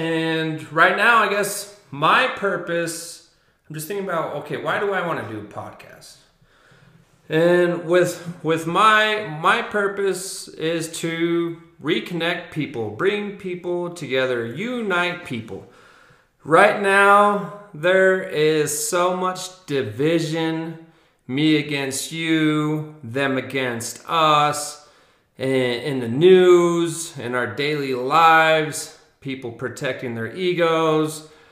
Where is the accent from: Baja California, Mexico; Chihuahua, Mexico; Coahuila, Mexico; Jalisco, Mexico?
Chihuahua, Mexico; now in Asuncion, Mexico; I am from Chihuahua, Mexico. I live in Asuncion. We live in Asuncion on our farm right now.